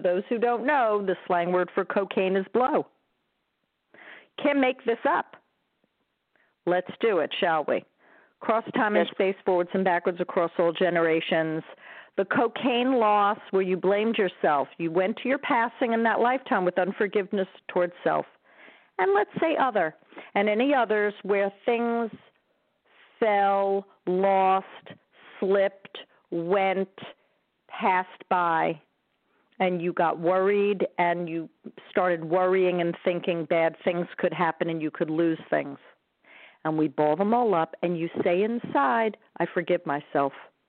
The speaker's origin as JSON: {"language": "English", "town": "Smithtown", "region": "New York", "country": "United States", "said": "And I'm from Long Island, so I'm from Smithtown."}